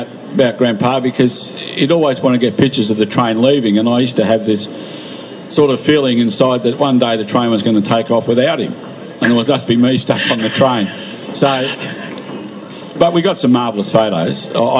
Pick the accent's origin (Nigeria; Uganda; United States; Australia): Australia; Melbourne, Victoria; I was born in Melbourne, grew up in Melbourne, obviously.